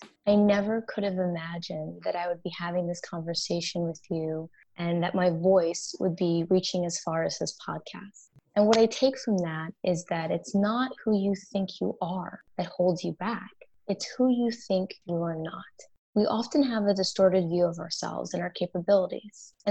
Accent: Ann Arbor, Michigan, United States; For me, I was educated at the University of Michigan in Michigan. I'm from Ann Arbor

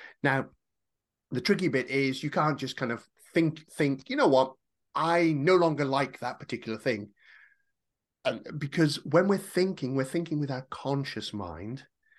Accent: United Kingdom; Hey, I'm British.

